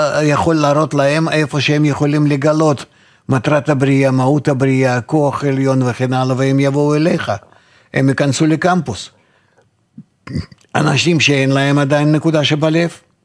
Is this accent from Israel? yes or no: no; Belarus; moved away; אני נולדתי בבלרוסיה, אני גרתי שם, אני גדלתי שם, אני מכיר את המדינה הזאת